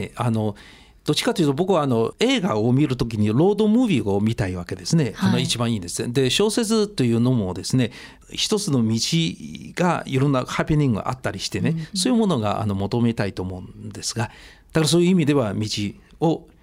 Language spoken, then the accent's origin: Japanese; China; now in Japan; 今日本で、25年も住んでいますから、ある程度こう浸っていくわけですね、日本文化そのものが。もし僕は中国人としてこの地に初めてやってくるとですね、きっと驚くんです。